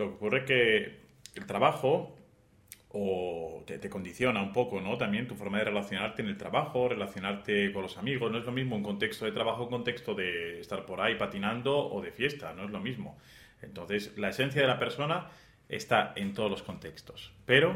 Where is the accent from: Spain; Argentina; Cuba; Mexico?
Spain; Zaragoza, Aragon; Yo soy de Zaragoza.